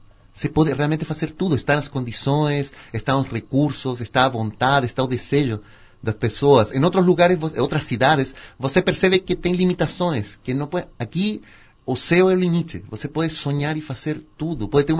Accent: Santiago, Santiago Metropolitan Region, Chile; Portuguese is a second language; now in Brazil; eu sou do Chile, de Santiago, criado e mal criado lá. Estou há uns 12, 13 anos aqui no Brasil. Eu vim em 2005 ao Festival de Campos de Jordão, como aluno do festival

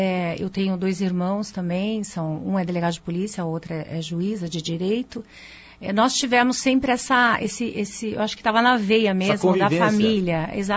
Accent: São Paulo, Brazil; born there; Eu nasci em São Paulo.

